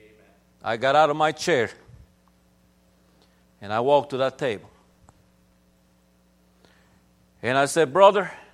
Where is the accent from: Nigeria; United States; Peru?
Peru; Pucallpa, Ucayali; I grew up in a dirt road town. There were no paved roads when I was born in Pucallpa, Peru, 1961.